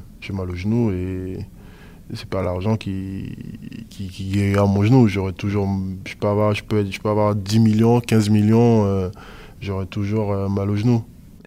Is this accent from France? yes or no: yes; Guadeloupe, France; moi j'ai grandi en Guadeloupe où les joueurs ne sont pas payés et je connaissais que la Guadeloupe, quoi.